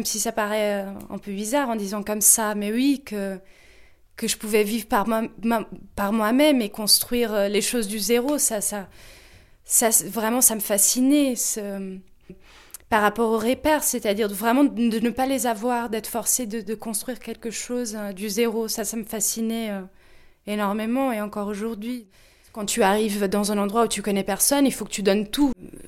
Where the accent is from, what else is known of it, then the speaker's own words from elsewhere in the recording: Portugal; French is a second language; moved away as an adult; now in Paris, France; et je suis portugaise. Et j'habite à Paris depuis 4 ans.